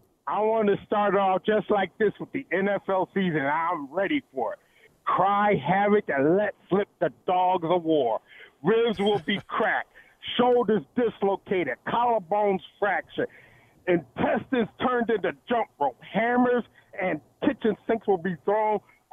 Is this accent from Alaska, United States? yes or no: no; Philadelphia, Pennsylvania, United States; Well, born and raised in Philadelphia.